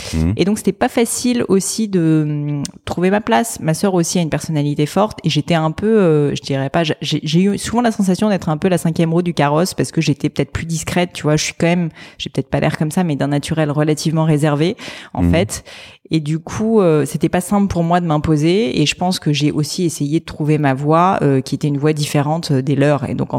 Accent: Paris, Île-de-France, France; born there; Alors, je suis née à Paris.

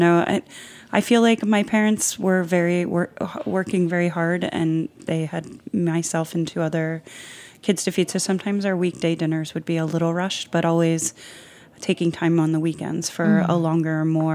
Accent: Philadelphia, Pennsylvania, United States; I grew up in Philadelphia. My grandparents both came from Italy. So in a very Italian-centric family and upbringing.

